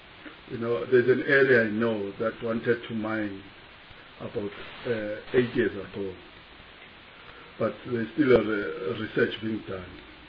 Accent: Kimindlovu, KwaZulu-Natal, South Africa; In my hometown in Kimindlovu, in KwaZulu-Natal, when I came back from Cape Town

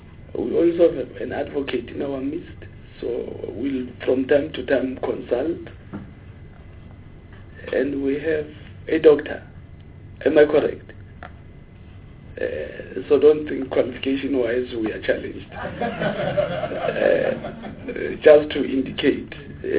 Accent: Free State, South Africa; I'm born and bred in the Eastern Free State, but originally from KZN.

